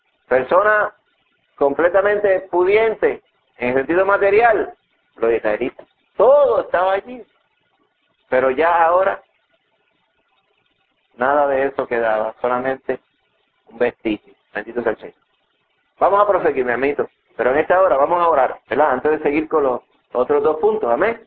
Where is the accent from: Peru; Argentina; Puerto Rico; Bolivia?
Puerto Rico; nosotros somos de Puerto Rico y vivimos en Puerto Rico